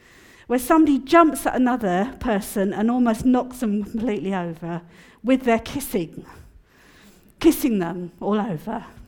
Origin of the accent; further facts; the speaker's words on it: United Kingdom; because we're very British about that.